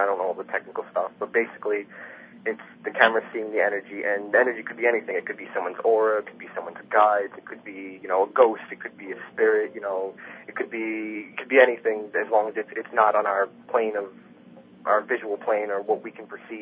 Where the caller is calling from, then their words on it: New York, United States; I'm from New York.